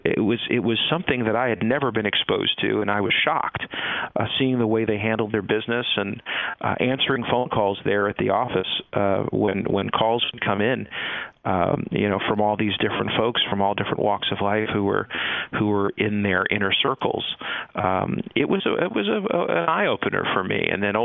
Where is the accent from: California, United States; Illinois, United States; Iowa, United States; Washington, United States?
California, United States; Los Angeles; also born or lived in Brooklyn, New York; they moved to Los Angeles shortly after my family and I moved from Brooklyn, New York to Los Angeles.